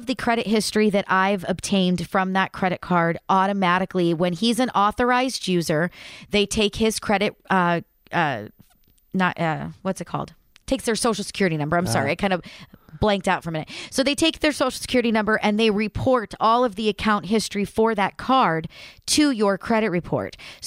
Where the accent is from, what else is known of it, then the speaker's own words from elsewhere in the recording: United States; I am a Chevy Ford girl all the way. I am definitely an American girl.